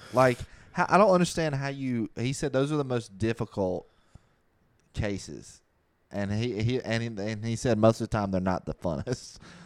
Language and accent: English; Bronx, New York, United States; And we're going, hey, y'all, yeah, we grew up over there in the Bronx, so, you know. Over there in Brooklyn.